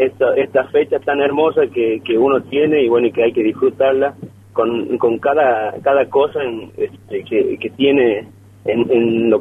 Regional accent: Argentina; uno como argentino no deja de vivir a pesar de las invasiones que tenemos de todos lados, de la globalización.

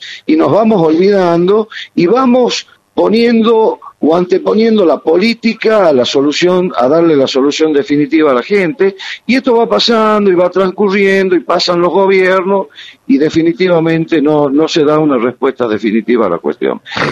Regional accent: Tucumán, Argentina; como tucumanos trabajar todos juntos, tanto oposición como oficialismo, tanto a nivel nacional como a nivel provincial

